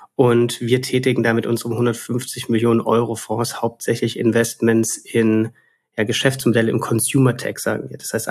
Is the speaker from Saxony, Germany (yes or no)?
no; Stuttgart, Baden-Württemberg, Germany; Ich bin 33 Jahre, bin Schwabe, komme aus Stuttgart, bin dort auch in der Nähe zur Uni gegangen, in Reutlingen.